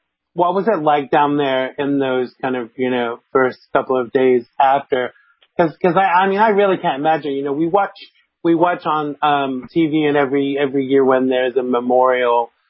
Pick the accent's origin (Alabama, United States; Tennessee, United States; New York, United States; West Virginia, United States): New York, United States; New York City; being a New Yorker myself. And I wasn't, you know, fortunately, I wasn't in New York, when 9/11 occurred.